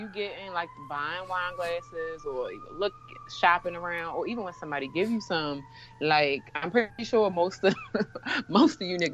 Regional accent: Baltimore, Maryland, United States; I'm from Baltimore City. You know how many kids had lead poisoning?

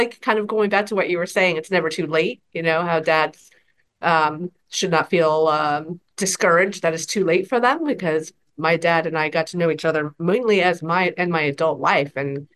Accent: Texas, United States; I didn't grow up with my father in the same state. I grew up in Texas. My father lived here in New Jersey

